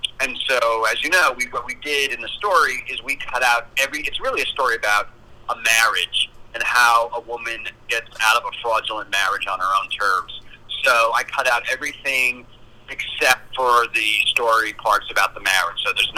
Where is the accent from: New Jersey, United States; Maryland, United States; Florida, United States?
New Jersey, United States; because I was like, we're two guys from New Jersey.